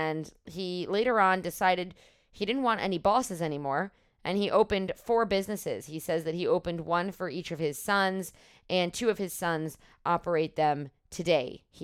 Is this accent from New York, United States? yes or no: yes; New York, United States; and I was born and raised in New York.